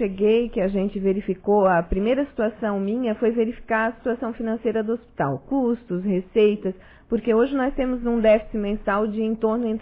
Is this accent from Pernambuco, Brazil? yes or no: no; Criciúma, Santa Catarina, Brazil; Eu sou de Criciúma.